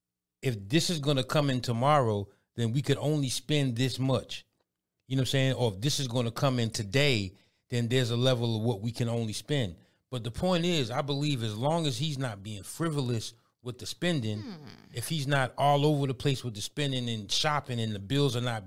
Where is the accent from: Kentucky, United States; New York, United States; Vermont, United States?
New York, United States; Yeah, I'm from New York, but I just went Atlanta country.